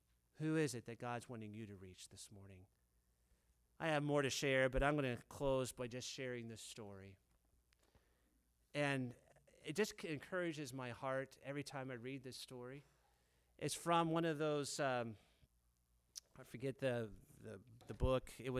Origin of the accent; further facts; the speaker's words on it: Dayton, Ohio, United States; And so I said, well, I'm from Dayton, Ohio, and he's a pastor, so it kind of caught my attention. In fact, we're going to go see my mom later today in Dayton.